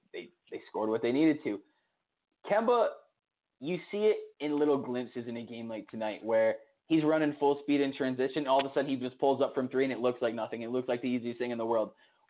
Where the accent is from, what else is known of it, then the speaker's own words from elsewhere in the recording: New England, United States; obviously growing up in New England. You keep an eye on UConn.